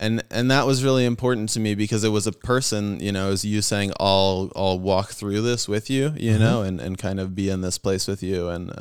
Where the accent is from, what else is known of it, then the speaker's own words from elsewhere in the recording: Santa Barbara, California, United States; I grew up here in Santa Barbara.